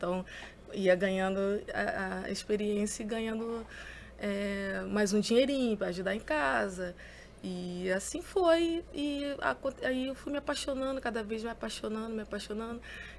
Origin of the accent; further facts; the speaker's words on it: Rio de Janeiro, Brazil; Isso, sou de Pedra de Guaratiba.